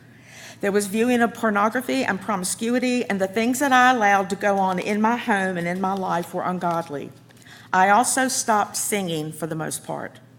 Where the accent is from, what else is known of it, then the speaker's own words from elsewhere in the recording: Murfreesboro, North Carolina, United States; on June the 3rd, 1963. I grew up in Murfreesboro.